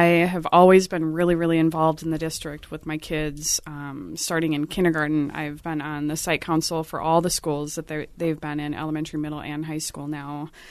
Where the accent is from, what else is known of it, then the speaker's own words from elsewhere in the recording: Apple Valley, United States; I grew up in Apple Valley. I graduated from Apple Valley High School.